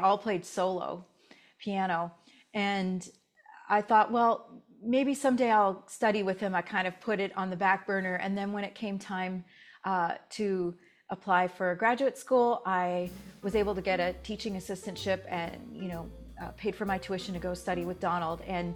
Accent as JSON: {"language": "English", "town": "Nanaimo", "region": "British Columbia", "country": "Canada", "tie": "born or raised there", "said": "Well, I grew up on Vancouver Island, British Columbia, in Nanaimo, and I got started in jazz pretty early on."}